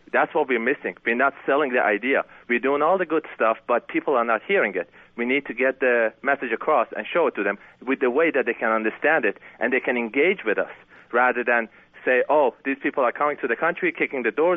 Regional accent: Iran; I'm originally from Iran, and I'm familiar with the culture with both Iraq and Iran.

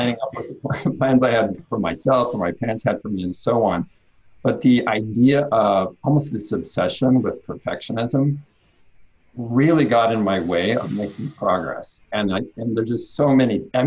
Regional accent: California, United States; I was raised Mormon in California, and in that tradition, there is a lot about regulating your behavior

